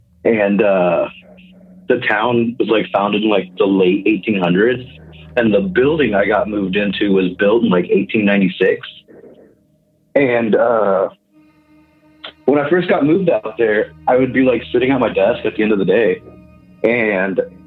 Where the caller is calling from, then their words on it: Kansas, United States; I'm calling from Kansas.